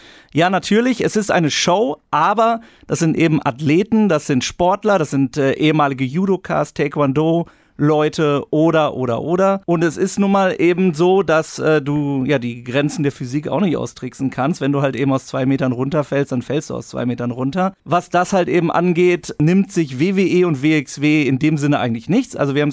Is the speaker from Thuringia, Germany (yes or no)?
no; Bielefeld, North Rhine-Westphalia, Germany; Und jetzt kommen wir nach Bielefeld, worauf ich mich natürlich als Bielefelder ganz besonders freue